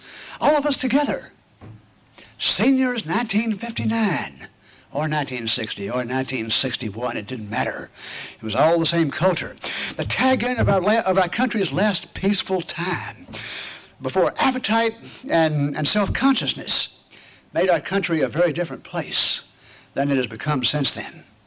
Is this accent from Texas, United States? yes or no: yes; Texas, United States; in the day when I was growing up in Texas